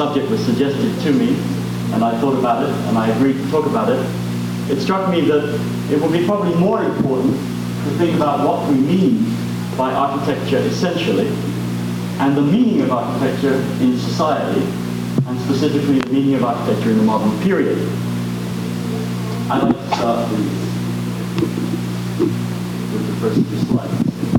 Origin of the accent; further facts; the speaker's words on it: England, United Kingdom; now in Princeton, United States; Before then, I came from England, so you'll excuse sometimes my strange, anachronistic form of speech